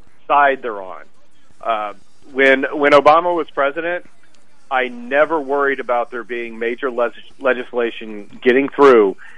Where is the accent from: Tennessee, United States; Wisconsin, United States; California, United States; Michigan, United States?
Tennessee, United States; Memphis; I mean, you know, I grew up in Memphis when he was governor of Arkansas, so I've been familiar with the guy a lot longer. And I know Memphis is not in Arkansas, but it borders Arkansas.